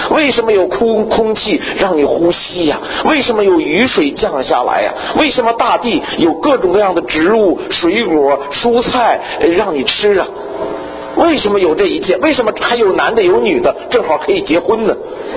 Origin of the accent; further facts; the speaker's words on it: China; 我们在中国农村叫天老爷。农民比现代的好多知识分子啊更有感恩的心啊，更知道敬畏上天。我在小时候在农村长大